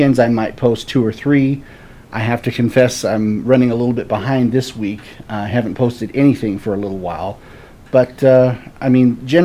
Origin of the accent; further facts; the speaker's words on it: Florida, United States; now in Utah, United States; Well, I have lived in Utah for the better part of 30 years.